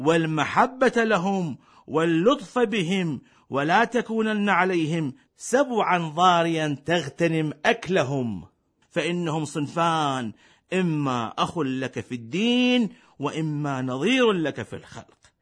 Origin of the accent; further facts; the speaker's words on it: Iraq; بالله هاي إش قد تمشي عندنا بالعراق؟